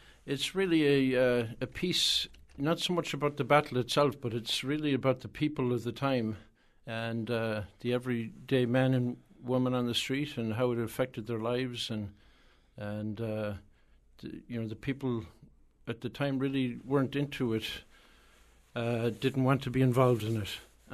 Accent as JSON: {"language": "English", "country": "Ireland", "tie": "born or raised there", "moved": "yes", "lives_now": "New Haven, United States", "said": "Well, I was born here in New Haven and as a young child then went back to Ireland and came back then about 29 years ago. I came back here."}